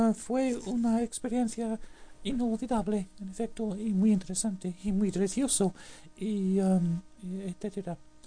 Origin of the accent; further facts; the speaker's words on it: Manchester, North West England, United Kingdom; born there; Spanish is a second language; Pues nací en Manchester, pero vivo ahí desde hace 3, no, 5 años. Y me gusta vivir aquí porque hay mucho que hacer y está situado en una región bastante pintoresca.